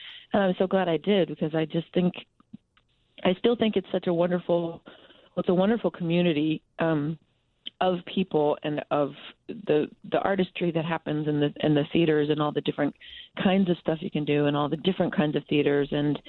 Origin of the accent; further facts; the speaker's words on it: Evanston, Illinois, United States; Well, I grew up in Evanston.